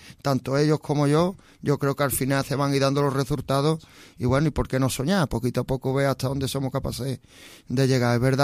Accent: Osuna, Andalusia, Spain; also born or lived in El Saucejo; una buena sintonía entre el Osuna, que es mi pueblo, y el Sauceo, que también es mi otro pueblo

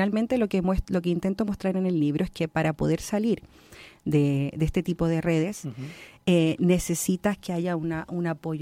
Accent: Chile; porque yo soy de Chile, tal como lo describiste tú en la biografía

